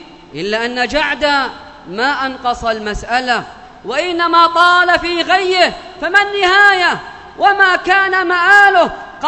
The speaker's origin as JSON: {"language": "Arabic", "country": "Yemen", "said": "بلادنا اليمن"}